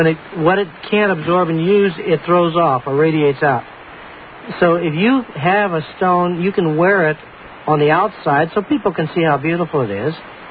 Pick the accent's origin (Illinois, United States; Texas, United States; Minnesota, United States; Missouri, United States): Missouri, United States; I'm from Missouri, I'm a mule, show me.